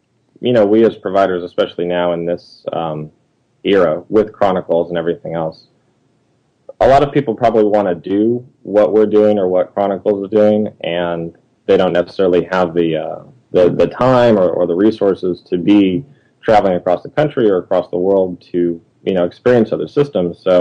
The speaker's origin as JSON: {"language": "English", "town": "Los Angeles", "region": "California", "country": "United States", "said": "And I'm from Los Angeles, so I was like, oh, yeah, I'll, you know, totally make the few hours drive to go do this."}